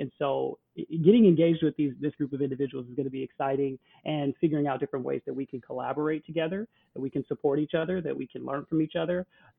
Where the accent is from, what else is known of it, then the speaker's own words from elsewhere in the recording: United States; being an American who grew up here in the United States.